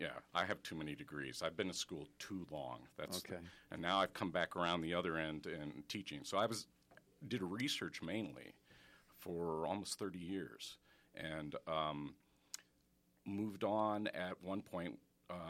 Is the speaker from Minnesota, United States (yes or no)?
yes; Minnesota, United States; Well, I don't want to disappoint anybody, but I'm a Minnesotan.